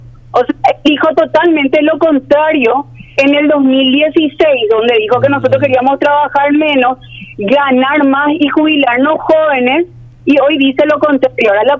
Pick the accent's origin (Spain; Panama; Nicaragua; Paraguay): Paraguay; somos todos paraguayos